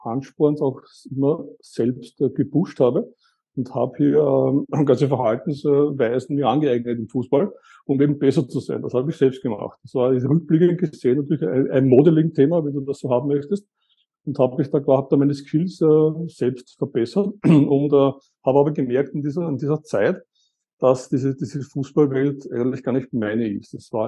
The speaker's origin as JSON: {"language": "German", "region": "Eastern Austria", "country": "Austria", "tie": "born or raised there", "said": "Ich komme aus Österreich, aus Ostösterreich. Ich bin in Ostösterreich aufgewachsen."}